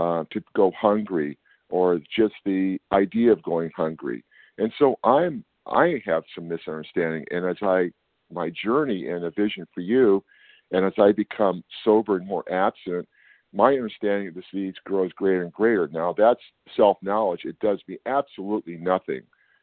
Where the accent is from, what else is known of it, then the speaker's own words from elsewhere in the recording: California, United States; I'm from California.